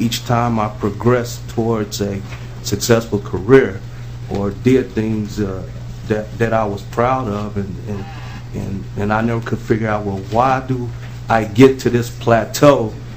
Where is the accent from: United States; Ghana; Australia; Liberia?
United States; Little Rock, Arkansas; also born or lived in Virginia / California / Florida; now in Minnesota, United States; And I tell you, I'm from Little Rock, Arkansas, and I've lived in Virginia, California. I've also been down in Florida for a little bit because of my career before I came to Minnesota.